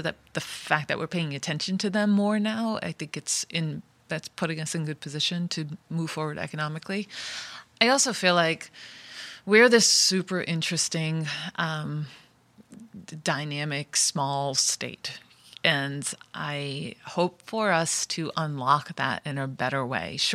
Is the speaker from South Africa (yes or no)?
no; Rhode Island, United States; I'm from Rhode Island. I'm first generation. My parents are from Italy